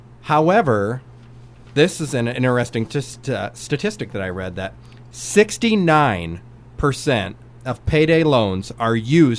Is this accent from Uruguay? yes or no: no; Illinois, United States; I have a couple of my friends that were in Ragbri from my hometown in Illinois.